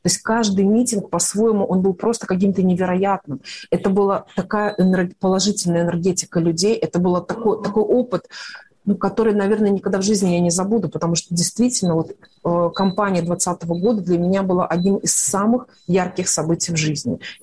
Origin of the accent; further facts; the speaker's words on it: Belarus; moved away; я вынуждена уехала из Беларуси.